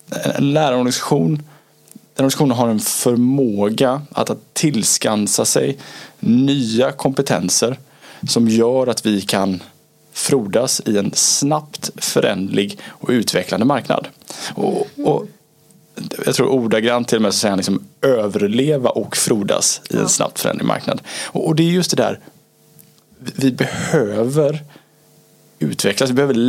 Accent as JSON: {"language": "Swedish", "town": "Gothenburg", "region": "Västra Götaland County", "country": "Sweden", "tie": "born there", "accent": "Rikssvenska", "said": "född i Göteborg trots min rikssvenska dialekt. Lever det här än idag."}